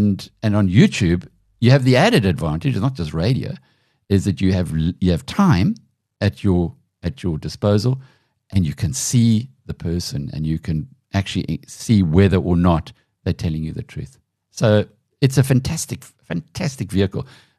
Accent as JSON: {"language": "English", "country": "South Africa", "said": "But as a South African, you could have been born at the wrong time or the right time, depending on how you want to define it."}